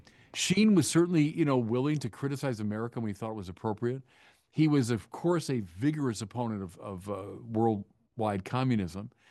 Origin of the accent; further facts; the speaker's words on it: Illinois, United States; Yeah, you know, the points of contact, you mentioned we're both from Illinois, that's true.